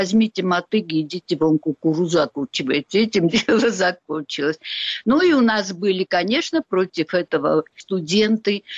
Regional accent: Tskhinvali, South Ossetia, Georgia; я родилась и выросла в Цхинвале, в Южной Осетии. Я коренная жительница, отец мой осетин. Мама, правда, русская, но она тоже обосетинилась в конечном итоге.

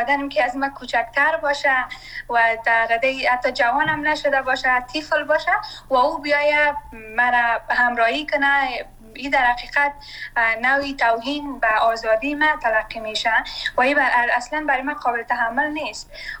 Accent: Afghanistan; من سرمایه وطنم هستم، من اونجا درس خواندیم.

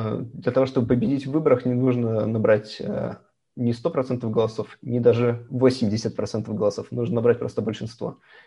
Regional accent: Minsk, Belarus; Я поехал в 2012 году учиться в магистратуру в Москву. И в 2013 году, уже летом, мой одногруппник, тоже из Минска, предложил мне поработать несколько недель

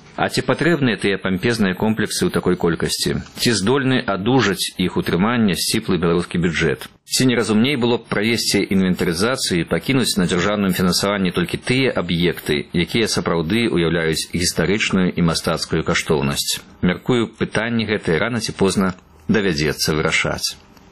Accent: Brest Region, Belarus; Мая родная вёска ў Камянецкім раёне. Я ўжо пенсіянер. Зараз хата, у якой я некалі нарадзіўся, стала для мяне лецішчам. Там і праводжу цёплую пару года.

